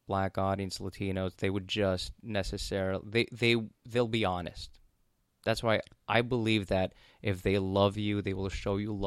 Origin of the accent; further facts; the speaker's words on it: Canada; it was almost like an embarrassing, like, I'm from Canada, you know.